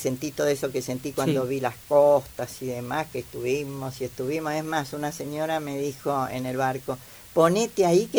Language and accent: Spanish; Argentina; ahora voy a disfrutar de mi tierra argentina, acá.